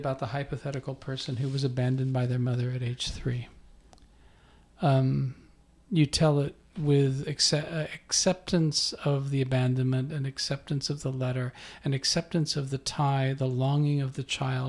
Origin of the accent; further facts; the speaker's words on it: King City, United States; But my people, I'm from King City. I'll always be from King City.